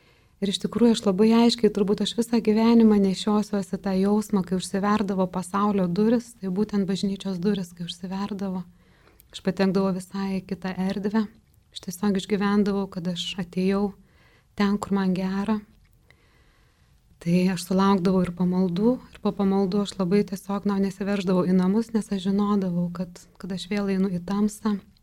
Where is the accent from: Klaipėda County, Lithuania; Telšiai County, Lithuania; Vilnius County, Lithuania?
Telšiai County, Lithuania; Telšiai; Aš užaugau Telšiuose. Mažame miestelėje, 5 vaikų šeimoje